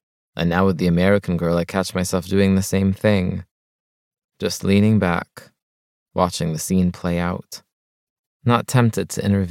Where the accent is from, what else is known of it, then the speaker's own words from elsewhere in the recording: Shubrakhit, Beheira, Egypt; English is a second language; I was born and raised in Shubrakhit Beheira, a small farming village of mulberry trees and bicycles, kite wars, stacks of rice grass piled 3 stories high, 90 kilometers from Alexandria.